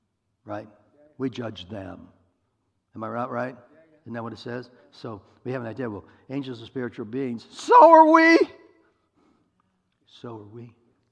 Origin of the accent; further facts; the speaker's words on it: Iowa, United States; You know, and I'm just me. I'm from Iowa, for heaven's sakes, you know.